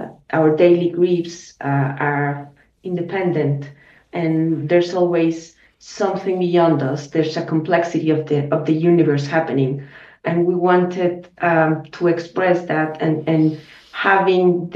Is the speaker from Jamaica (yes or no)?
no; Guanajuato, Mexico; Well, I'm from Guanajuato